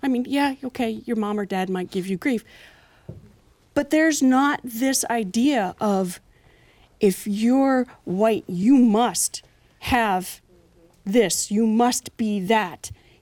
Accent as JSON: {"language": "English", "region": "New Hampshire", "country": "United States", "tie": "born or raised there", "said": "So I grew up in New Hampshire, and my family was the black family in the school district of five towns."}